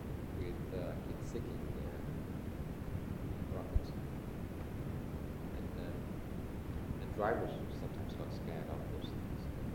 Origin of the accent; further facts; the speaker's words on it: Hanoi, Vietnam; we came from Hanoi, you know, it was still considered penetration, so-called penetration. To work for the PRG, but actually you were from Hanoi.